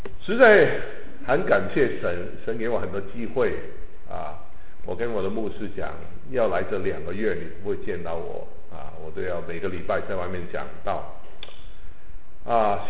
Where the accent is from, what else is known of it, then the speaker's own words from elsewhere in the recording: China; 你知道我们中国人都很喜欢吃